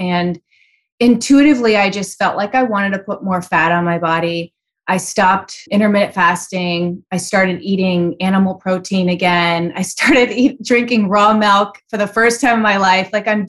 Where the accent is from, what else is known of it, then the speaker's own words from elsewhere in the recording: Chicago, Illinois, United States; It was very unusual growing up in Chicago in the 80s.